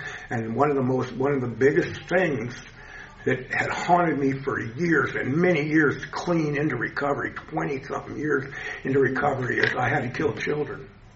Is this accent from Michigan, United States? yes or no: no; Arizona, United States; I was from Arizona.